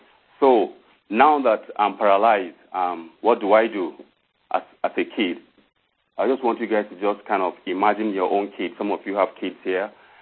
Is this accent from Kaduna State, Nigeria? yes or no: yes; Samaru, Kaduna State, Nigeria; I'm from Nigeria. I was born in a little village called Samaru Village.